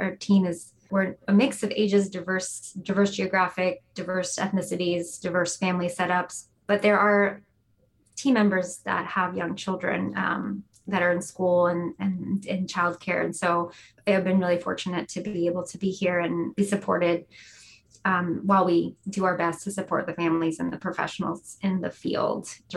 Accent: Texas, United States; But I grew up in the Fort Bend County area, and now we live in Harris County.

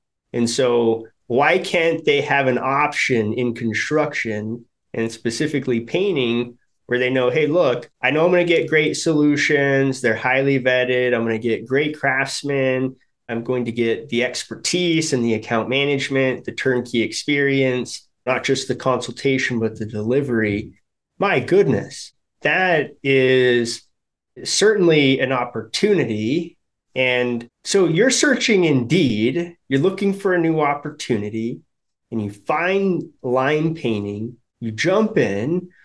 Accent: Colorado, United States; Much like yourself, I am from Colorado.

